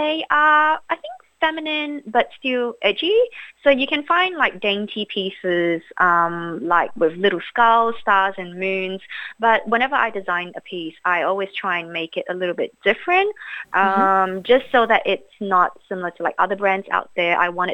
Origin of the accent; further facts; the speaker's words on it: Singapore; I was like stealing my mom's magazines to read when I was growing up in Singapore.